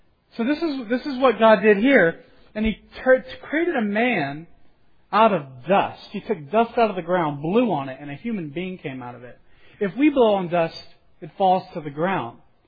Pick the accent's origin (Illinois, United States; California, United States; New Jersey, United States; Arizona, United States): Arizona, United States; Phoenix; I'm from Phoenix, and it's amazing we have running water.